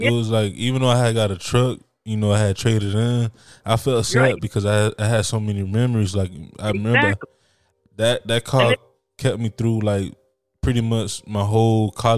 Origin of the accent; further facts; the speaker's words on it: Miami, Florida, United States; Like, down here, you know, like I said, in Florida, you know, I'm from Miami, but every Florida boy, I guess even just the whole South